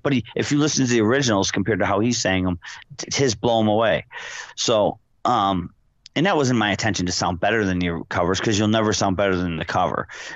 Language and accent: English; Buffalo, New York, United States; I have this great guitar player, Art Kalenda, from my hometown of Buffalo.